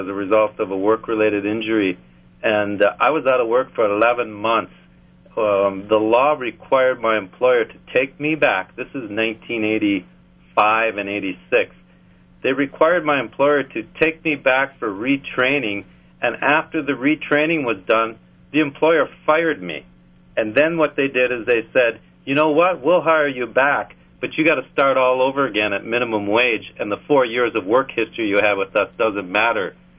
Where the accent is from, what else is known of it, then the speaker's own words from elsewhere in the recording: Superior, Wisconsin, United States; I was originally from Superior